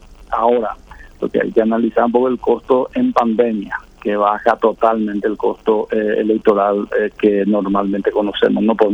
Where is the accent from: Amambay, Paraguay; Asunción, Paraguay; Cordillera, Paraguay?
Asunción, Paraguay; yo soy asunceno, viví toda mi vida en Asunción